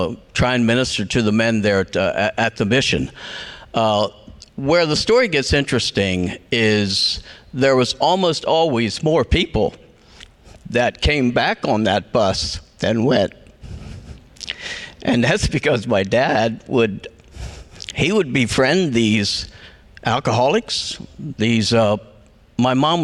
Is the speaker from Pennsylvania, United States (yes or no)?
yes; Pennsylvania, United States; We were raised in Southern Lancaster County on a large farm with a very small house. There was eight kids.